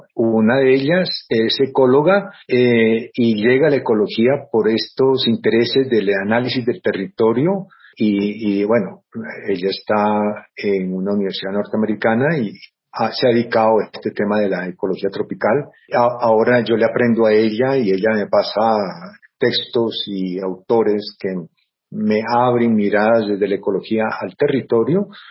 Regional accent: Colombia; entender que somos colombianos y que hacemos Colombia.

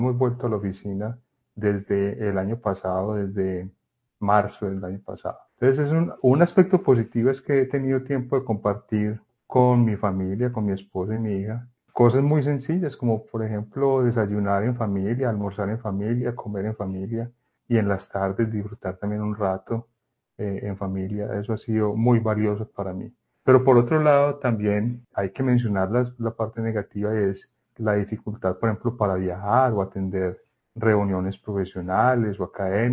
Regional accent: Andes, Antioquia, Colombia; moved away as an adult; also born or lived in Medellín; now in United States; Yo nací en Andes, Antioquia. Estuve allí en el pueblo hasta que cumplí o que terminé mi colegio, el bachillerato. Una vez terminé el bachillerato, me fui para Medellín a estudiar la carrera de ingeniería forestal y permanecí en Medellín todo ese tiempo hasta que ya me vine para Estados Unidos.

